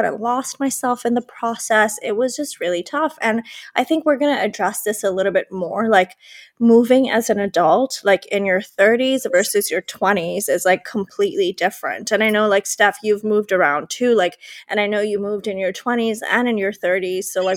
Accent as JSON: {"language": "English", "country": "Pakistan", "tie": "born or raised there", "moved": "as an adult", "lives_now": "United States", "said": "I grew up in Pakistan, for those of you who don't know. I was there till I was 19. And then after high school, I moved to the US for undergraduate."}